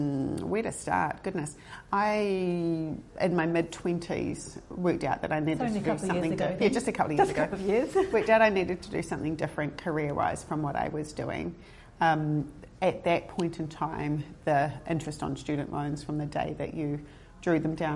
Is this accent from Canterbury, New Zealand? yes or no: no; Palmerston North, Manawatū-Whanganui, New Zealand; also born or lived in Paraparaumu / Wellington; now in Wairarapa, New Zealand; So I was born in Paraparamu. I grew up in Palmerston North, moved to Wellington.